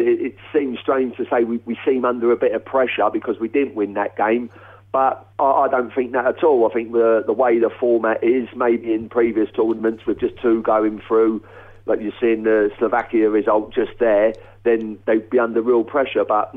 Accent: England, United Kingdom; now in Ireland; I wasn't exactly popular among opposition players. Being an English boy out there, it was only Glen Torren fans who liked me.

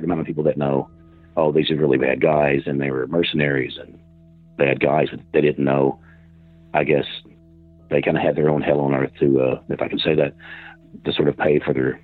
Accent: Princeton, Kentucky, United States; And that's my hometown.

